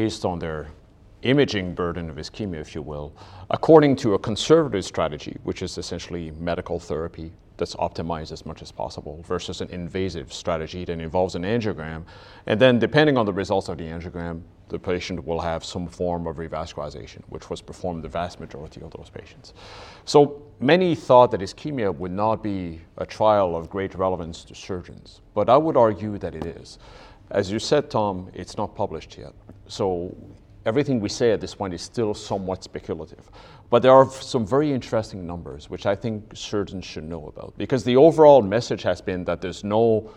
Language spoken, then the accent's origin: English; Ottawa, Ontario, Canada; from Ottawa, Canada